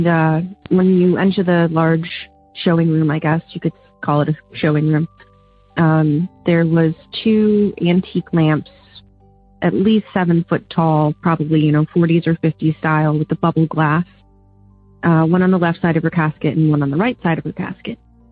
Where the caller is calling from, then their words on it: Oberlin, Ohio, United States; I'm calling from Oberlin, Ohio.